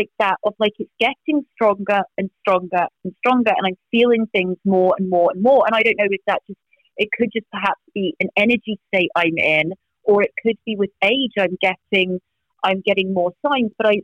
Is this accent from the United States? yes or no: no; England, United Kingdom; But you know what? I'm English, so I'm fine with that.